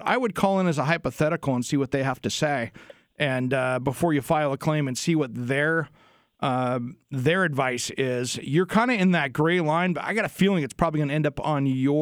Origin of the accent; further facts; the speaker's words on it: Tri-Cities, Washington, United States; But that's where I grew up. You know, I grew up in the Tri-Cities.